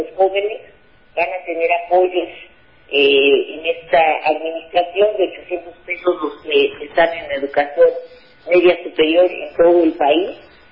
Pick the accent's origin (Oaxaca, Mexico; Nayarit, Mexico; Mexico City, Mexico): Mexico City, Mexico; yo soy de la Ciudad de México.